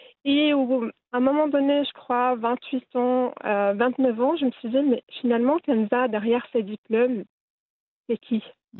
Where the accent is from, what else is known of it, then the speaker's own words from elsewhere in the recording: Marrakesh, Marrakesh-Safi, Morocco; moved away as an adult; now in Geneva, Switzerland; Je suis installée à Genève, j'ai fait mes études à Marrakech, donc je suis originaire de Marrakech. Je suis venue en Suisse après mon bac. Je suis restée, en fait, ça fait bientôt 21 ans, 22 ans.